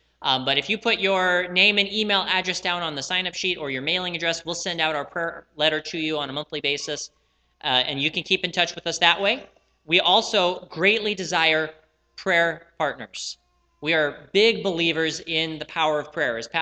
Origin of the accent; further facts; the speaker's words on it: Utah, United States; we grew up in Utah as missionary kids, both my wife and I, and our parents were both missionaries to the Mormon people.